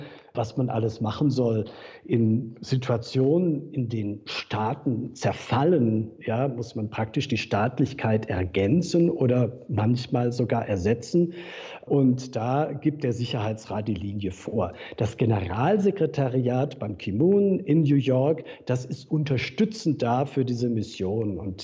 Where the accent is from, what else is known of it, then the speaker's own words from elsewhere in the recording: Stuttgart, Baden-Württemberg, Germany; born there; dass ich eigentlich überzeugter Schwabe bin. Ich bin in Stuttgart geboren.